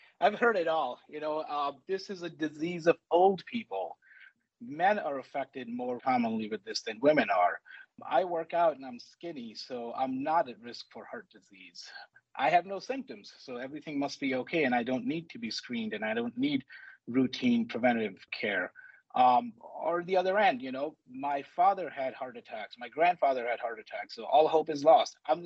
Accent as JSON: {"language": "English", "town": "Chicago", "region": "Illinois", "country": "United States", "tie": "born or raised there", "said": "So I grew up in Chicago. I did my training. I did my medical school and my residency in Chicago."}